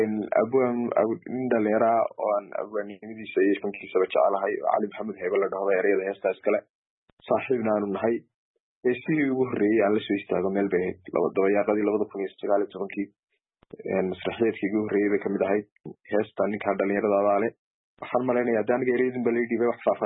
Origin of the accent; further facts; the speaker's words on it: Erigavo, Sanaag, Somalia; also born or lived in Hargeisa, Somalia; Waxaana ka yimid gobolka Sanaag, gaar ahaan magaalada Cirigaabo. Marka waan ka yar lahjad duwanaa fanaaniinta yadkaan isku baranay, aanu fanka isku baranay.